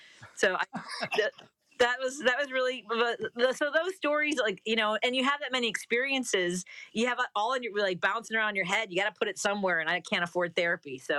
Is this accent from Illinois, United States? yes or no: yes; Chicago, Illinois, United States; I told the MC to not mention I was from Chicago